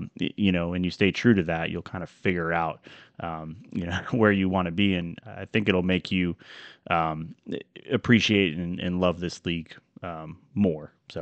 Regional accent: Wisconsin, United States; I'm from Wisconsin, so I'm playing with a team that I'm familiar with and I like

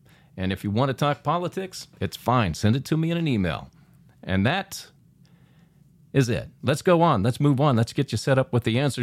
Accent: Pennsylvania, United States; Here's a guy I grew up with near Pittsburgh

